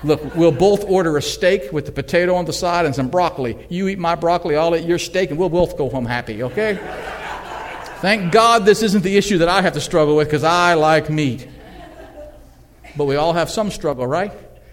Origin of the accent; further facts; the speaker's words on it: Illinois, United States; What do they do with all the ones in the Midwest? I grew up in Illinois.